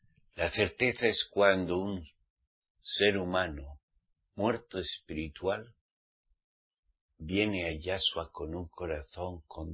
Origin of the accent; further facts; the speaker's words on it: Navarre, Spain; A mí también me tira mi tierra, Navarra. Soy navarro.